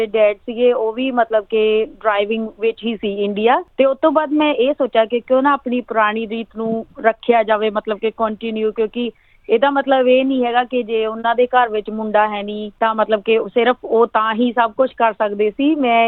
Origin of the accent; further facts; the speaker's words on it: Buhara, Punjab, India; moved away as an adult; now in Australia; ਅਤੇ ਮੈਂ ਪੰਜਾਬ ਦੇ ਨਵਾਂ ਸ਼ਹਿਰ ਦੇ ਵਿੱਚ ਪਿੰਡ ਬੁਹਾਰਾ ਦੀ ਜੰਪਲ ਹਾਂ ਤੇ ਮੇਰੀ ਮੈਰਿਜ ਪਿੰਡ ਪਹਿਲੀ ਫੋਜੇਵਾਲ ਦੇ ਕੋਲ ਹੋਈ ਹੈ ਤੇ ਮੈਂ ਆਸਟ੍ਰੇਲੀਆ ਦੇ ਵਿੱਚ 2008 ਦੇ ਵਿੱਚ ਆਈ ਸੀਗੀ ਸਟੱਡੀ ਵੀਜ਼ਾ ਤੇ ਵਿਦ ਮਾਈ ਹਸਬੈਂਡ